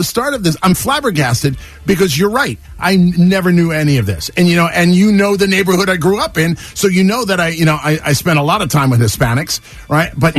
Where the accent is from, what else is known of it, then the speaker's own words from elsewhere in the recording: Astoria, New York, United States; you forget that I'm from Astoria as well, right?